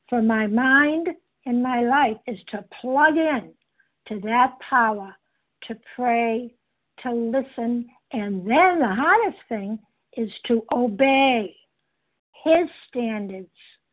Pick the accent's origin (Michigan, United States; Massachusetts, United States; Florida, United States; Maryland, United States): Massachusetts, United States; I'm from Massachusetts